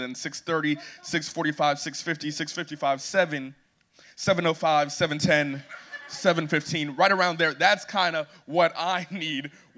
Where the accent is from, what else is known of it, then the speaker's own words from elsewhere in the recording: Atlanta, Georgia, United States; I am from Atlanta, Georgia, and I'm so excited to be here this weekend